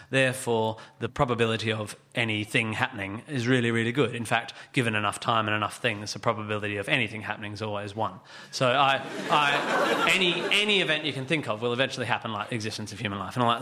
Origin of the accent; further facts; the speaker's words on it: Australia; So I come from Australia.